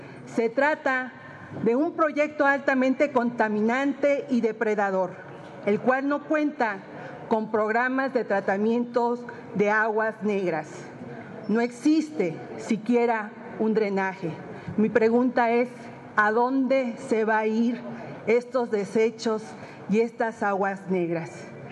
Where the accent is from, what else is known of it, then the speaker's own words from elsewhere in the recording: Cancún, Quintana Roo, Mexico; En Quintana Roo, específicamente en Cancún, de donde soy originaria